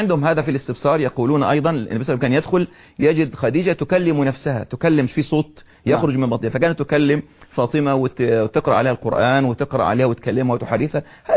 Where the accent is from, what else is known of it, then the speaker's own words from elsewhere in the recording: Egypt; عندنا في مصر